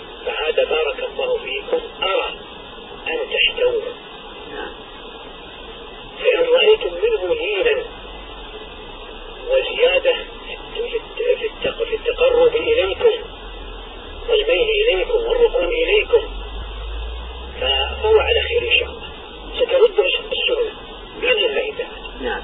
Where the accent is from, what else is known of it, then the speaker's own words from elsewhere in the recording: Saudi Arabia; بل نحن الآن عندنا في السعودية